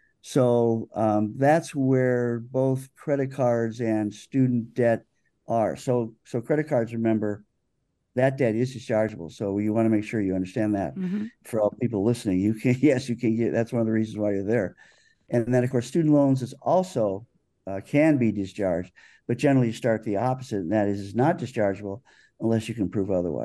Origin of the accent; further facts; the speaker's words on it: Ohio, United States; now in Wisconsin, United States; I came from Ohio and then came to Wisconsin, which I, by the way, I love dearly.